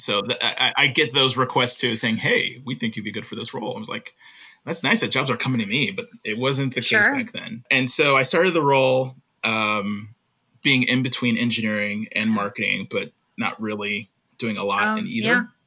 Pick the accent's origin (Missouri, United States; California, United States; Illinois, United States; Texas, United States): Texas, United States; Houston; So, I grew up in Houston and went to University of Texas and majored in electrical computer engineering.